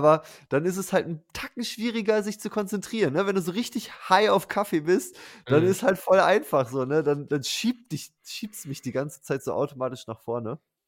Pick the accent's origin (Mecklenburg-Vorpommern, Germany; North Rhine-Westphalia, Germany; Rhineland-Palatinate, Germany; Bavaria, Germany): North Rhine-Westphalia, Germany; Münster; Ich komme aus Münster.